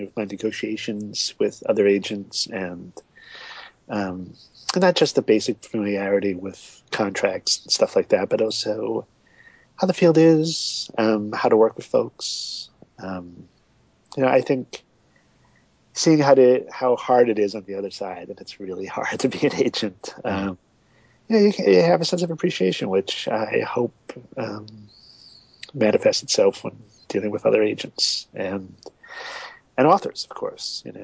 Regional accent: Yonkers, New York, United States; Yeah, no, I grew up in Yonkers

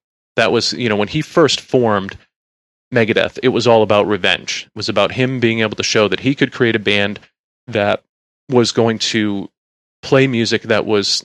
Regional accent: East Coast, United States; The reason I love … is because they're East Coast, you know, and I grew up on the East Coast.

